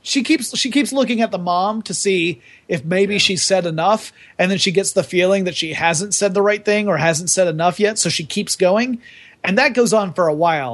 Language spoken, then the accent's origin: English; Southeast, United States; It's the growing up in Southeast United States in the heart of Southern Baptist territory, I saw this kind of bullshit all the time.